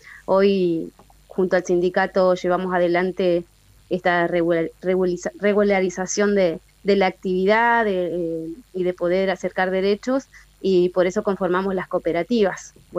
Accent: Santa Elena, Entre Ríos, Argentina; las mujeres de las provincias y de la Argentina profunda, bueno, soy de Santa Elena

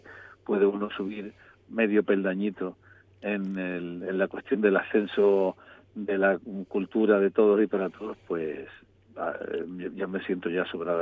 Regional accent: Cádiz, Andalusia, Spain; Cádiz, que es mi tierra, es la puerta del Mediterráneo y el sur de Europa, el sur extremo de Europa, y también fue el puerto principal de contacto con Latinoamérica durante siglos

